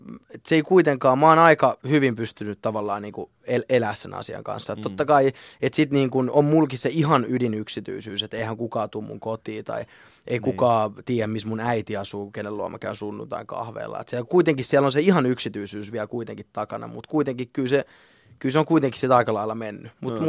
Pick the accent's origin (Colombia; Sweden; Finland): Finland; Lahti, Päijät-Häme; mä oon syntynyt Lahdessa ja mä oon asunut Lahdessa siis niin kuin vanhempien luona ihan siitä niin kuin 0-vuotiaasta 20-vuotiaaksi ja sitten tuossa niin kuin 1,5 vuotta sitten mä muutin omaa kämppää.